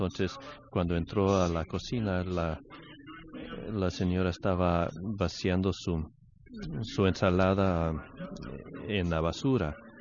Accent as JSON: {"language": "Spanish", "town": "New Orleans", "region": "Louisiana", "country": "United States", "tie": "born or raised there", "said": "en New Orleans y era muy importante la comida"}